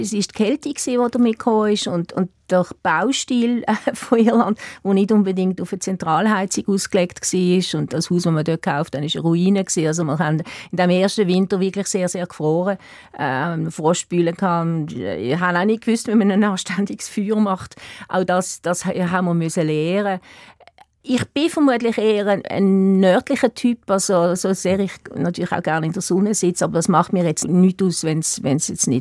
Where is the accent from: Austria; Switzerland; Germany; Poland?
Switzerland; Eastern Switzerland; Ich komme aus der Ostschweiz ursprünglich, bin nicht sehr katholisch, aber katholisch gewesen.